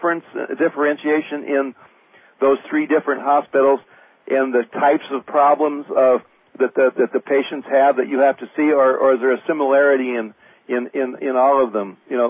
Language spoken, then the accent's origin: English; Ann Arbor, Michigan, United States; Yeah, I'm from Ann Arbor, by the way.